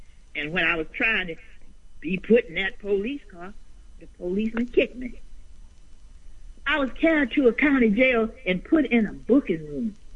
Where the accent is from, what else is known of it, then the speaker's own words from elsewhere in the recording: Ruleville, Mississippi, United States; And I said, "I'm from Ruleville."